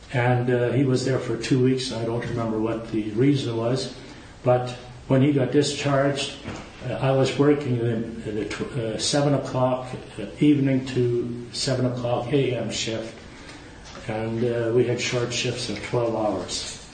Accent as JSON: {"language": "English", "region": "Manitoba", "country": "Canada", "tie": "born or raised there", "said": "Our team consisted of three men from Arnav, Manitoba, my hometown"}